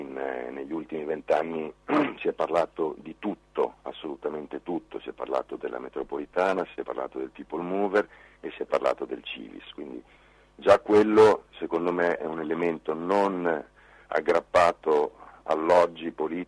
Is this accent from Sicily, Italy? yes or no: no; Emilia-Romagna, Italy; sono emiliano anch'io, credo che si senta dall'accento